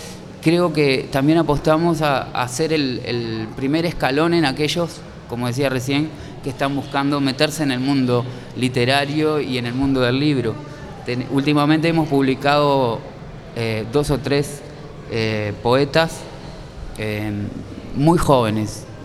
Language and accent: Spanish; Salto, Uruguay; soy compatriota, coterráneo de Marosa, que es de Salto, y conozco bien esos paisajes